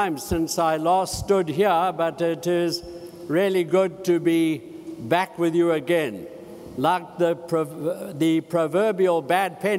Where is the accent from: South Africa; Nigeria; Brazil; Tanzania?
South Africa; Cape Town, Western Cape; In Cape Town, which is my hometown, and in fact the whole Western Cape, which is the province, which is our province